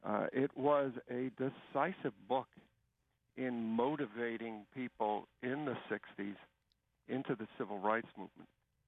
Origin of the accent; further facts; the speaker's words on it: Brooklyn, New York, United States; You can tell by my accent I'm not from down East Maine. I'm from the Italian inner city of Brooklyn. New York.